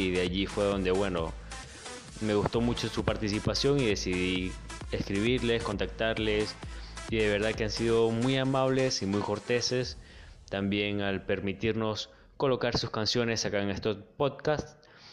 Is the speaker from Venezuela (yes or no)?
yes; Venezuela; creo que no había comentado que era de Venezuela, sin embargo, supongo que se nota, ¿no? Sí, soy venezolano.